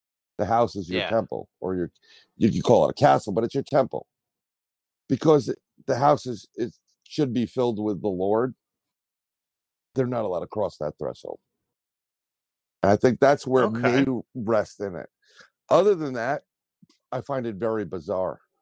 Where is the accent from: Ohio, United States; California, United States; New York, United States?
New York, United States; Bronx; I grew up in the Bronx.